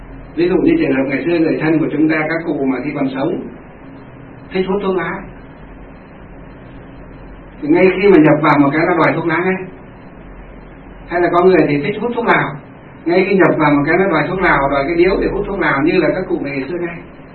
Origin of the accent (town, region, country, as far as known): Thanh Luong, Hòa Bình, Vietnam